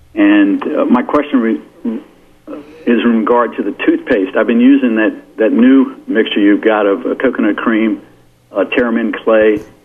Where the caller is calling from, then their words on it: Washington, District of Columbia, United States; I'm calling from Washington, D.C. area.